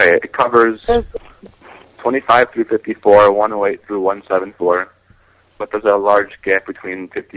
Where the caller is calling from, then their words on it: Illinois, United States; Illinois.